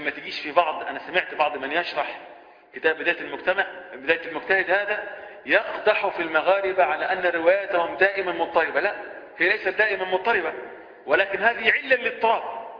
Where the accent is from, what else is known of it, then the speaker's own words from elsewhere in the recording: Egypt; مش عشان أنا مصري